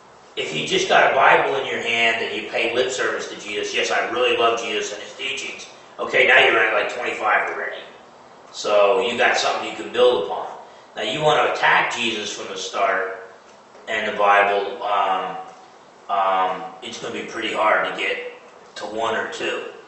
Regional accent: Newark, New Jersey, United States; I was born in Newark, I went to high school in Newark, N-E-W-A-R-K. Some people say Newark or whatever, but it was a time. Now New Jersey is getting popular

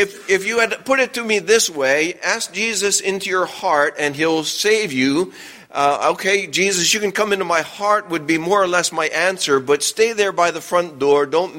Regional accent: New Orleans, Louisiana, United States; now in New Jersey, United States; My home background, I was born in New Orleans, Louisiana. Maybe y'all can't tell from my accent, but I'm not native to here in New Jersey. I had to adjust myself to speaking like y'all

